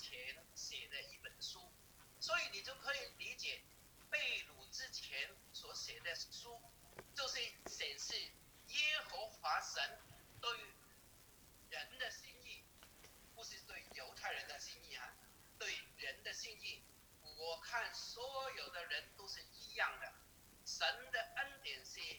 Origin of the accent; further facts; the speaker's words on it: China; 对我们中国人来说也是大事情